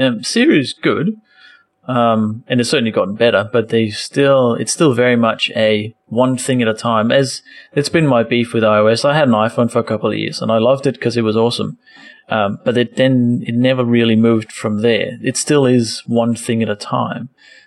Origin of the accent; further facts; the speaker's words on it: Denmark; now in Australia; I'm a Danish guy living in Australia, but I still want Danish keyboard and Australian keyboard on my phone because I text my mum in Danish